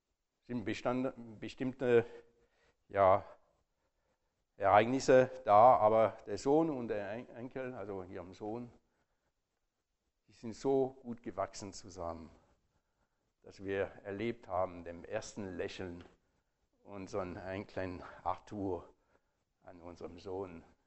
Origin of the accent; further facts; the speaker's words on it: France; German is a second language; moved away as an adult; also ich bin also mal also groß geworden in Frankreich, 30 Jahre lang, und seitdem bin ich nicht mehr in Frankreich gewesen